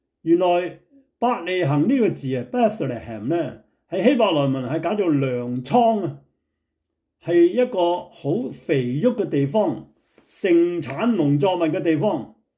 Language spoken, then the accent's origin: Cantonese; Hong Kong; now in San Francisco, United States; 我们从香港来的